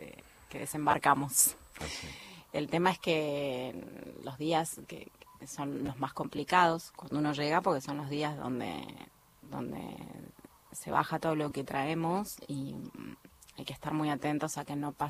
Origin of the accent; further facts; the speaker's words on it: Comodoro Rivadavia, Chubut, Argentina; Yo soy patagónica, así que estoy acostumbrada.